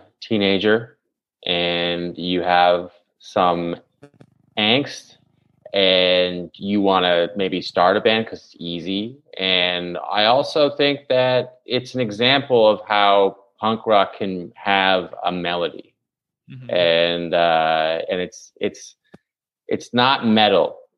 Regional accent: Canada; I'm from Canada.

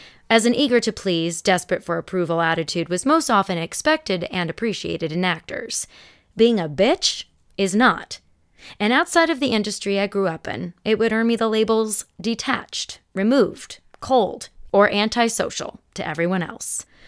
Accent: Elmhurst, Illinois, United States; born there; One of my favorite stories to tell people is I was born in Elmhurst, Illinois, and my sister is 3.5 years older than me.

